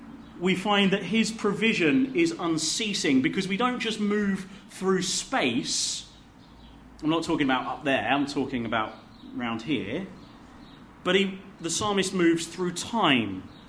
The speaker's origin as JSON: {"language": "English", "region": "East Midlands", "country": "United Kingdom", "said": "We're English, you know. We haven't seen any lions around Derbyshire."}